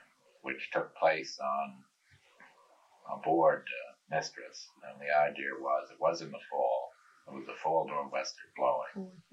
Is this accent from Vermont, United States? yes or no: no; New York City, New York, United States; born there; now in Oyster Bay, United States